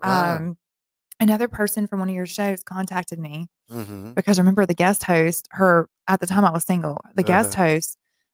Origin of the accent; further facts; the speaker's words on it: Birmingham, Alabama, United States; Birmingham, Alabama.